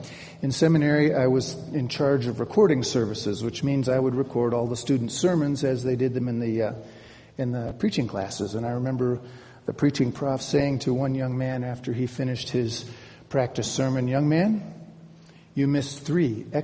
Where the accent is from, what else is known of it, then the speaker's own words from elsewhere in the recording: Cleveland, Ohio, United States; I'm from Cleveland, Ohio. We don't do pickup trucks in Cleveland, Ohio.